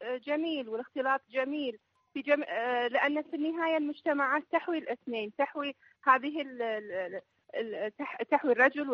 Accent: Kuwait; إلى الآن يعني أنا أتكلم عن بلدي الكويت،

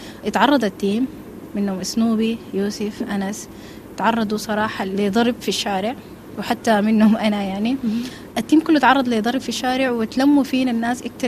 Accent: Sudan; بالنسبه لنا نحن كسودانيين وبالنسبه للشعب السوداني

